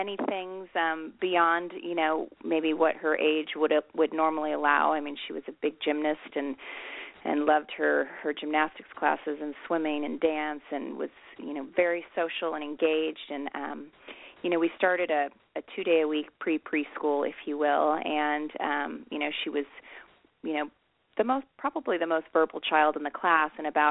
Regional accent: Naperville, Illinois, United States; I mean, I loved growing up in Naperville, and it holds such a big place in my heart.

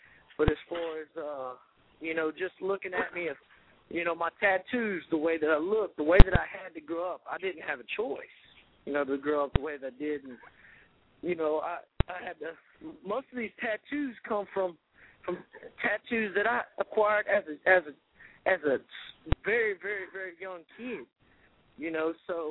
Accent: the South, United States; I'm from the South, obviously. I'm proud to be from the South.

